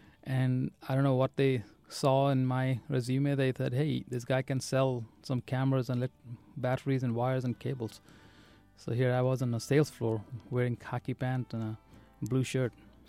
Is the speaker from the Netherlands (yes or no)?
no; India; But I never grew up in India thinking that I could be anything but Indian.